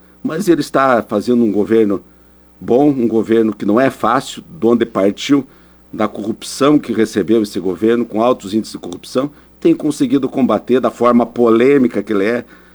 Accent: União da Vitória, Paraná, Brazil; born there; Eu nasci em União da Vitória, meus irmãos mais velhos, minha irmã que faleceu ano passado e meu irmão nasceram no Líbano, vieram de navio do Líbano.

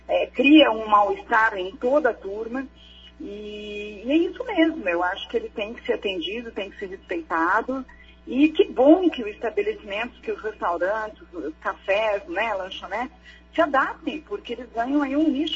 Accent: Curitiba, Paraná, Brazil; eu sou de Curitiba, mas estou sempre aí.

